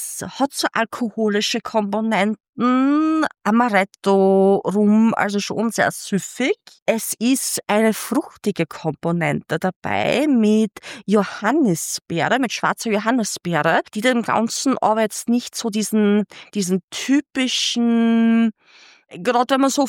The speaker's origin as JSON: {"language": "German", "region": "Styria", "country": "Austria", "said": "Wir kommen ja aus der Südsteiermark"}